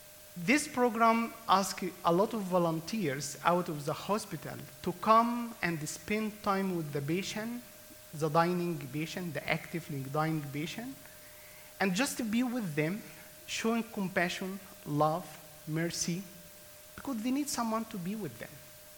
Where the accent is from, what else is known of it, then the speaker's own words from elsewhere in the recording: Egypt; English is a second language; All of you know I am from Egypt.